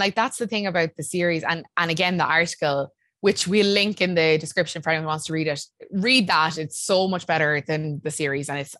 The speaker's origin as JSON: {"language": "English", "country": "Ireland", "said": "We're so Irish. The banks."}